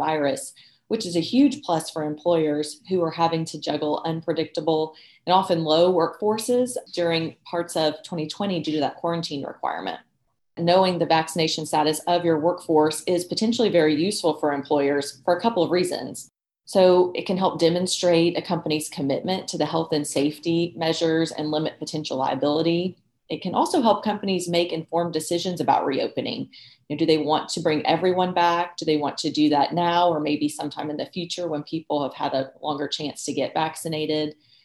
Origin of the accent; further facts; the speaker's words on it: Arkansas, United States; including my home state of Arkansas.